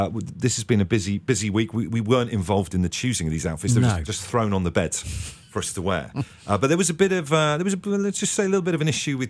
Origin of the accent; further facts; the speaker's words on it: South West England, United Kingdom; I grew up in Devon, so I'd probably be like a yeoman.